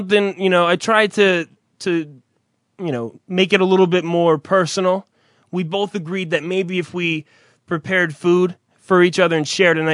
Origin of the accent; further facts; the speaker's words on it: New Jersey, United States; Holy shit, I am from New Jersey, ladies and gentlemen. I am from New Jersey, I drink coffee, and I am a douche.